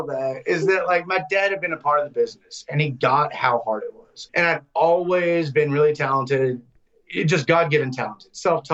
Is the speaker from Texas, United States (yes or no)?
yes; Austin, Texas, United States; So I grew up in Austin, and my dad was in the business for a little while.